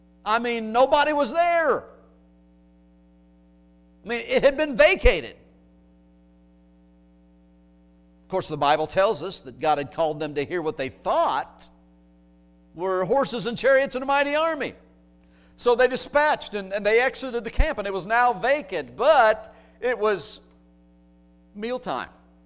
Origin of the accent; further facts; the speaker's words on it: Indiana, United States; I'll just throw that out there while we're here, since I'm from Indiana.